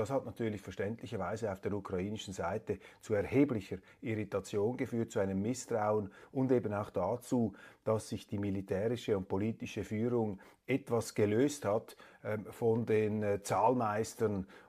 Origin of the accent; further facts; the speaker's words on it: Switzerland; Interessant und für mich jetzt als Schweizer besonders faszinierend